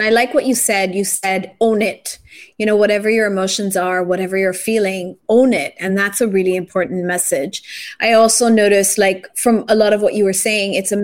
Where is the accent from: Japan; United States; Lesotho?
Japan; now in Philippines; I grew up in Japan. Japan's not much different.